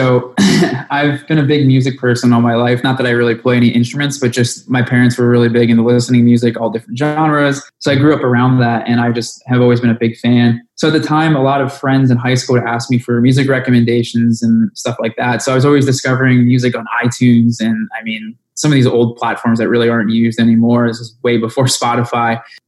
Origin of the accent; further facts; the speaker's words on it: Bethlehem, Pennsylvania, United States; Yeah, so I'm from Bethlehem, Pennsylvania. It's about an hour north of Philadelphia, and I've lived here and grew up my whole life.